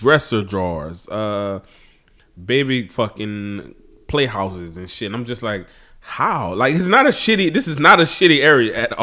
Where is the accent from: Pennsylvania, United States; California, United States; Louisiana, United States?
Louisiana, United States; And I know that because I'm from Louisiana.